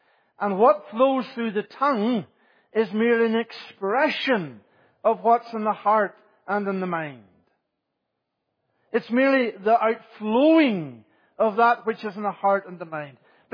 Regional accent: Northern Ireland, United Kingdom; I grew up in Northern Ireland, but I grew up a generation which was a generation of the coming of the tractor.

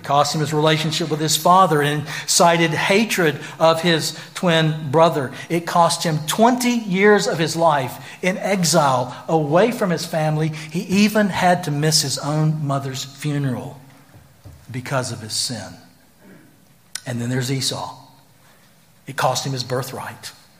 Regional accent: Greenville, United States; We had about 150 acres. I grew up in Greenville, and a good bit of it was in corn.

